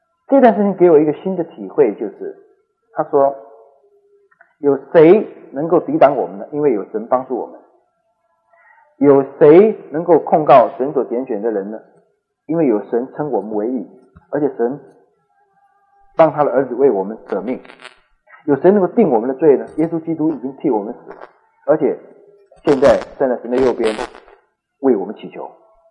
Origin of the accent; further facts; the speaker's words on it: China; 那么在我过去或者我们中国人的传统来讲